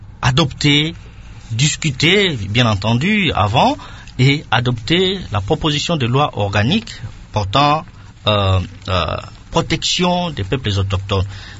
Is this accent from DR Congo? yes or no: yes; DR Congo; nous sommes tous des Congolais